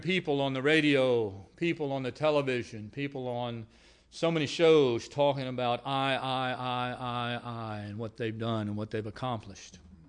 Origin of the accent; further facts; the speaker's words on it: Franconia, Virginia, United States; I grew up here in the Franconia area, I know, a lot of years ago.